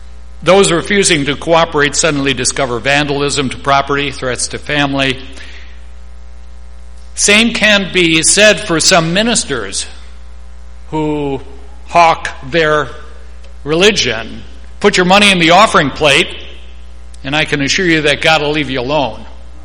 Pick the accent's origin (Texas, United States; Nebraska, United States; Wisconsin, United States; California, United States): Wisconsin, United States; Milwaukee; also born or lived in Jackson; now in Cadillac, United States; But at least where I grew up in Milwaukee and also down in Jackson, I'm not sure if it's as much true here in Cadillac